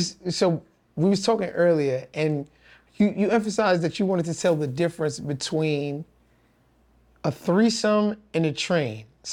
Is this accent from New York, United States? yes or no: yes; Brooklyn, New York, United States; So I grew up in Brooklyn, you know, relatively